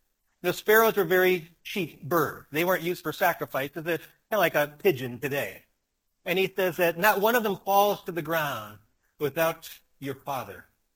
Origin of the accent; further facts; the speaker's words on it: Wisconsin, United States; I'm from Wisconsin. I'm a Green Bay Packers fan.